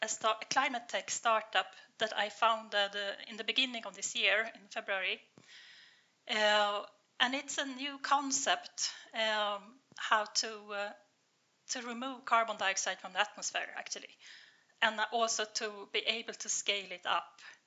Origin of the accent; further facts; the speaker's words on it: Nacka, Stockholm County, Sweden; I'm from Stockholm. I grew up in Nacka, where I also live right now.